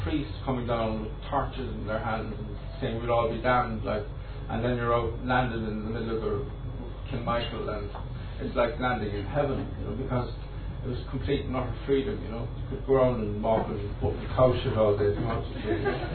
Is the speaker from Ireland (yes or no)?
yes; Cork, Munster, Ireland; in Cork City, and when I was a young fella, there was a polio epidemic in Cork City